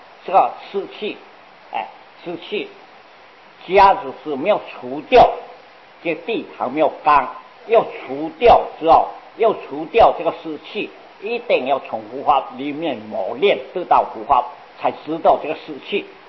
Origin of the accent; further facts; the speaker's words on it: China; 我们中国人